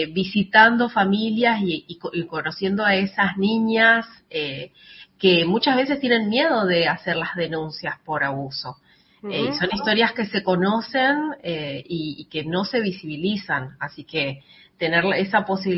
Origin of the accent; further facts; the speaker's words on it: Resistencia, Chaco, Argentina; Yo soy de Resistencia, a casi 400 kilómetros